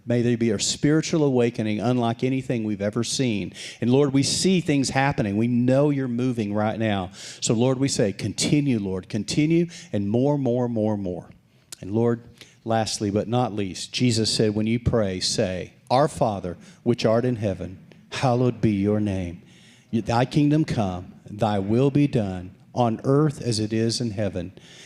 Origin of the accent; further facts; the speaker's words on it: Texas, United States; I grew up in West Texas. That's a breeze in West Texas.